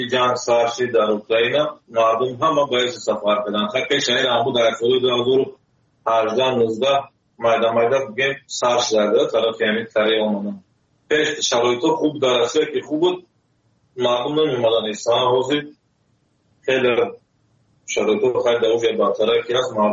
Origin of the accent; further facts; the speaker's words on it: Tajikistan; moved away; also born or lived in Russia; سال 2015 از تاجیکستان آمدم.